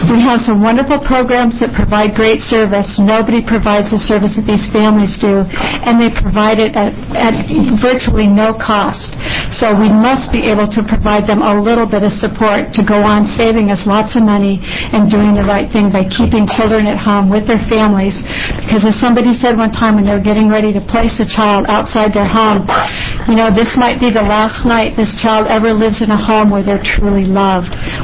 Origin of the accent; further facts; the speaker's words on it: Oregon, United States; I'm from Deschutes County, and I'm the program manager for the Developmental Disabilities Program in the county.